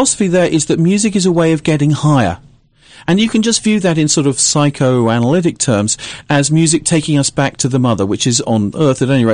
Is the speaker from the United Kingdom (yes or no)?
yes; United Kingdom; I'm actually British.